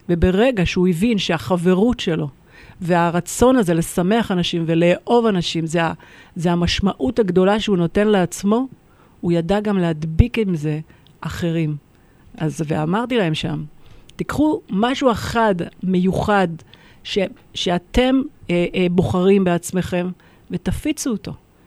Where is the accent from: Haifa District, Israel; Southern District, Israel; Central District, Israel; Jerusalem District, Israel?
Southern District, Israel; Sderot; also born or lived in Ramat Gan / Tel Aviv; תושבת העיר שדרות. נולדתי וגדלתי בעיר שדרות. ברוך השם, משפחה ענפה. תומכת, אוהבת. עברתי לרמת גן מיד אחרי הצבא